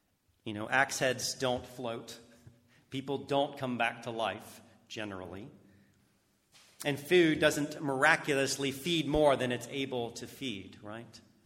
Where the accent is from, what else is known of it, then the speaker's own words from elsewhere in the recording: United States; And since I'm an American, I'll use an American a place to get to Alaska.